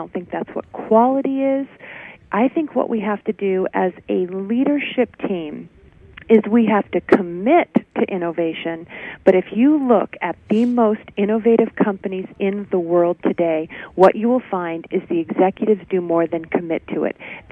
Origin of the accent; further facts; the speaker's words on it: Hampton, New Hampshire, United States; now in San Diego, United States; I am, but I grew up in New Hampshire, so I'm familiar with New England.